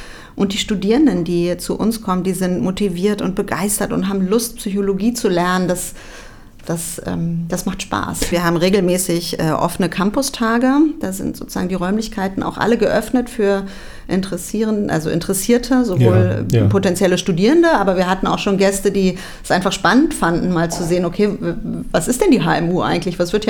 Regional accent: Berlin, Germany; now in Erfurt, Germany; ich komme ja aus Berlin, eine sehr, sehr große Stadt, eine sehr volle Stadt, eine sehr laute Stadt.

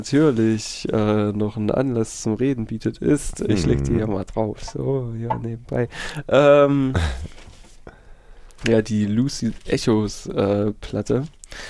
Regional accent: Gotha, Thuringia, Germany; Ich komme ja auch aus Gotha und so.

